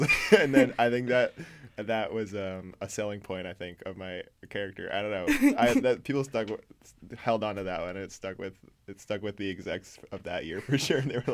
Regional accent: Minnesota, United States; didn't have any inkling of putting me into like skiing when we were I was growing up in Minnesota

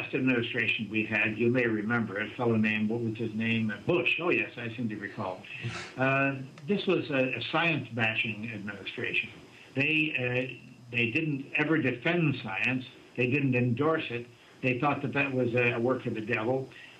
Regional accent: Canada; now in United States; I found out that my homeland, which is Canada, though I'm an American citizen now for various reasons

